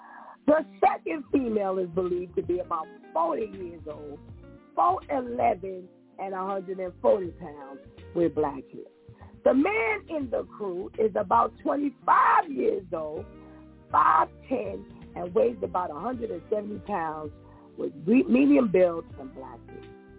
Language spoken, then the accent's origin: English; New York City, New York, United States; I am a Bronxite. Now, let me help you with something here. I grew up in the Bronx, and I know the Bronx.